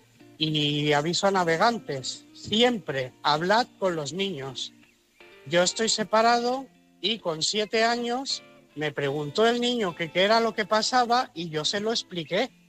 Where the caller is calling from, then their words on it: Barcelona, Catalonia, Spain; de Barcelona.